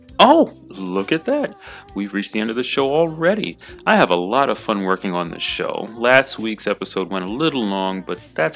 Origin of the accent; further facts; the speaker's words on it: New York, United States; is an inspirational and talented group from my home state of New York.